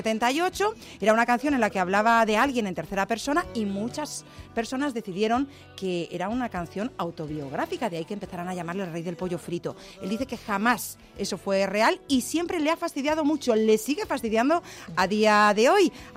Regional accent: Madrid, Community of Madrid, Spain; born there; Nací en Madrid, Madrid, Madrid bautizada en la Real Basílica de Atocha.

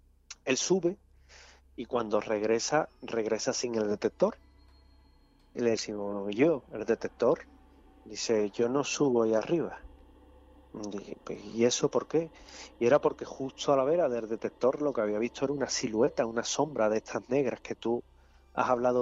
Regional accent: Andalusia, Spain; accent: Andalusian; yo con mi típico acento andaluz

